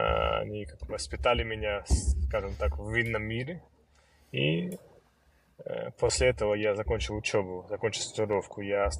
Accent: Georgia; also born or lived in Russia; now in Portugal; Я грузин. Но большинство жизни я прожил в России, частично в Грузии.

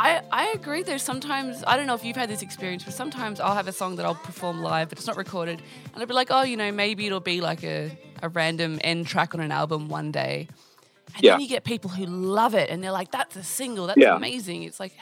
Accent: Melbourne, Victoria, Australia; now in Brisbane, Australia; if you're ever in the Gold Coast or Brisbane, that's where I'm based, but I grew up in Melbourne.

